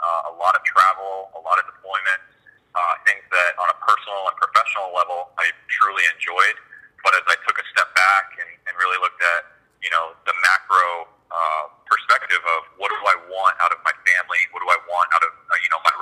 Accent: Florida, United States; I grew up in South Florida, and so I grew up right on the water

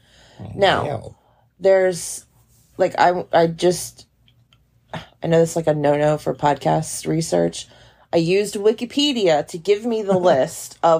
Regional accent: United States; And I'm sure you guys can tell I'm American.

